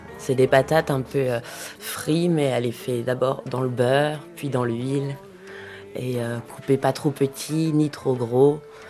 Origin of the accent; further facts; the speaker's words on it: Brun-sur-Othion, France; J'ai toujours vécu qu'ici. Je suis née à Brun-sur-Othion.